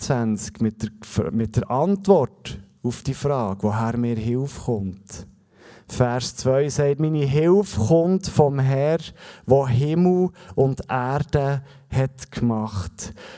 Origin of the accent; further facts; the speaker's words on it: Bern, Switzerland; ich bin unter dem Stockhorn aufgewachsen. Das Stockhorn hat für mich eine spezielle Bedeutung. Ich hatte im Winter ein paar Wochen lang keine Sonne wegen dem Stockhorn.